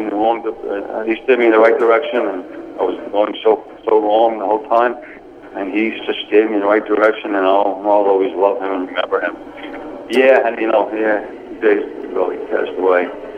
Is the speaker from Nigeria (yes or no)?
no; New York City, New York, United States; No, we grew up in Forest Hills, Queens.